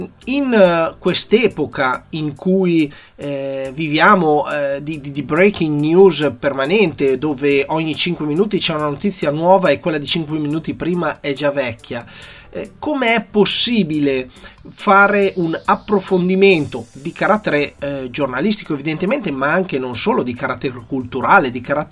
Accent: Mantua, Lombardy, Italy; Noi siamo di Mantova, luogo importante storicamente parlando, legato alle battaglie risorgimentali.

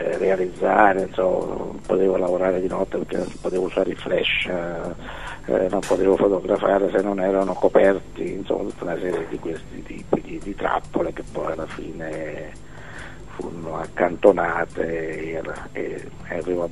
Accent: Naples, Campania, Italy; partendo dal presupposto che sono napoletano, che parlavo la stessa lingua e tutto

